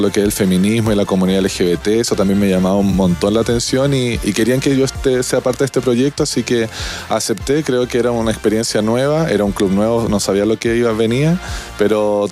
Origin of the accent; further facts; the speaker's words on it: Castro, Los Lagos, Chile; now in Santiago, Chile; llegué a Santiago por eso, yo soy de Castro, fue un cambio grande en mi vida